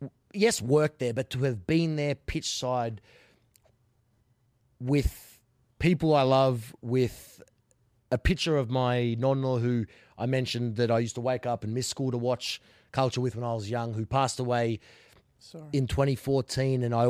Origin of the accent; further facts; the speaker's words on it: Australia; I come from Australia